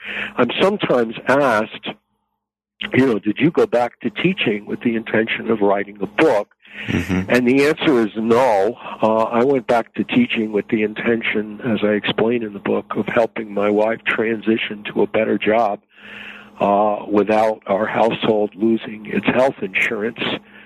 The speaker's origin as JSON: {"language": "English", "region": "New Jersey", "country": "United States", "tie": "born or raised there", "said": "I grew up in New Jersey. I've been married for 40 years."}